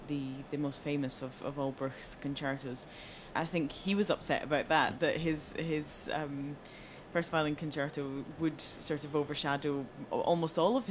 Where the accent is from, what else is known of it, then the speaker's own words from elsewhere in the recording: Scotland, United Kingdom; besides the fact that I have a specific reason to be fond of it, being Scottish?